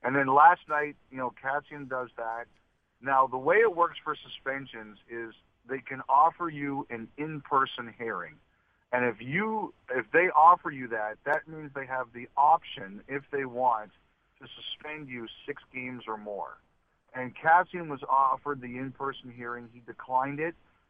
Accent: Canada; that's embarrassing as a Canadian to pronounce it like that.

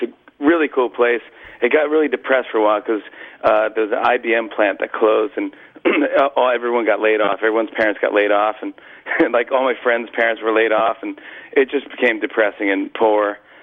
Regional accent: Saugerties, New York, United States; I love my hometown. I'll give Saugerties props all day long.

